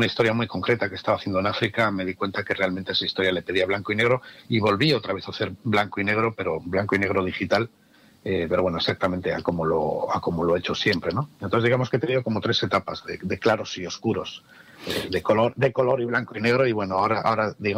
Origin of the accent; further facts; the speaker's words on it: Spain; moved away; incluso cuando me fui de España a vivir fuera, estuve durante muchísimos años tocando